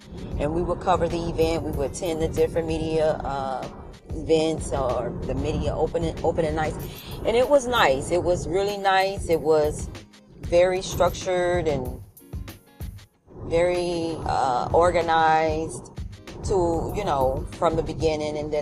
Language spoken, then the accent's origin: English; Miami Gardens, Florida, United States; I'm born and raised in Miami-Dade County, and I grew up in Kara City, now known as Miami Gardens.